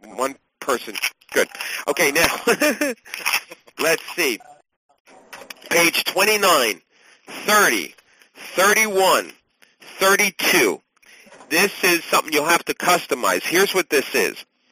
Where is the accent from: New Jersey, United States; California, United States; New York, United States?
New York, United States; now we're from Long Island, so it's easy to get a lot of pumpkins. We have farms out here.